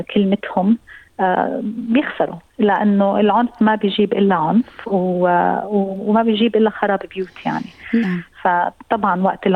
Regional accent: Palestine; now in Australia; يعني أنا بعرف أنا فلسطينية، ففي فلسطيني نطلع متظاهرات سلمية جدا

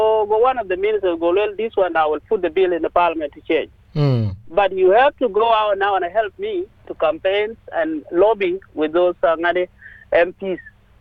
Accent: Australia; I feel every day I'm fighting to be recognized as Australian. While I'm actually Australian.

